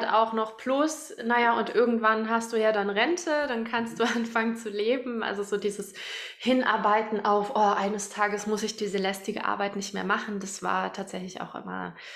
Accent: Berlin, Germany; Ich komme aus Berlin.

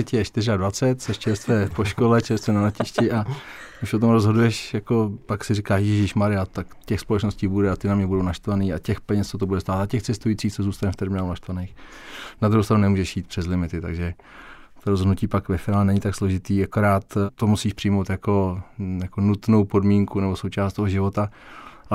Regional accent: Týnec nad Sázavou, Central Bohemian Region, Czechia; U nás, já jsem z Týnce nad Sázavou, z domu jsme koukali na fabriku

